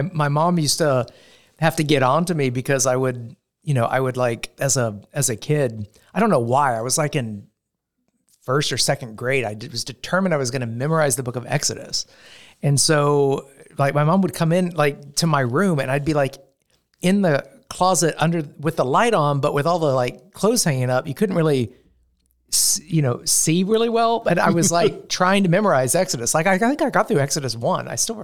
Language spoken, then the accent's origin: English; Tennessee, United States; I grew up in Middle Tennessee, and was born into a really fervent Christian home.